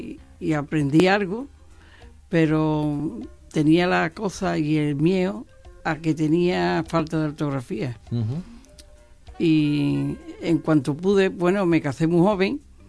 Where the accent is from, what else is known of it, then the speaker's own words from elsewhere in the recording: Castilleja, Andalusia, Spain; now in Bormujo, Spain; me casé, me fui a Bormujo. Llevo en Bormujo 48 años, uh-huh. pero yo soy de Castilleja.